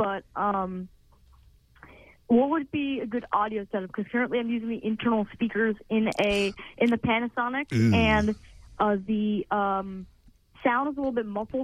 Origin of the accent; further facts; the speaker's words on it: Canada; I'm Canadian